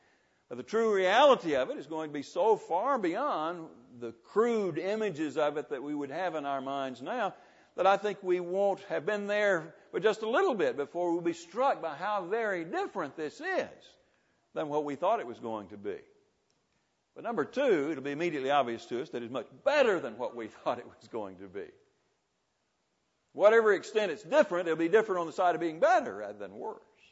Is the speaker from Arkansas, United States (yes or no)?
yes; Arkansas, United States; born there; There was a mix-up in the paperwork, and I was born in Arkansas in the United States.